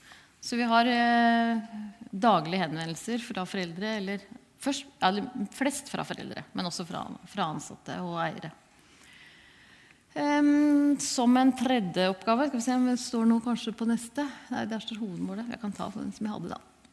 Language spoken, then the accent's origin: Norwegian; Drammen, Buskerud, Norway; og vi er fra Drammen